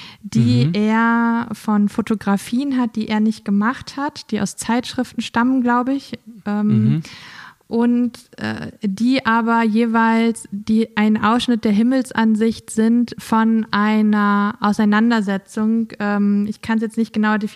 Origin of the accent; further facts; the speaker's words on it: Lower Saxony, Germany; dadurch, dass ich ja in Friesland aufgewachsen bin und das sozusagen meine Heimatregion ist, war ich dort